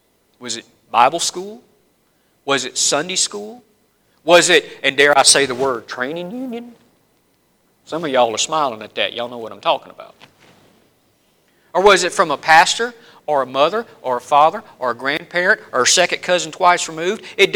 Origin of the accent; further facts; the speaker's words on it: the South, United States; accent: Southern; notice my southern accent just kicked in right there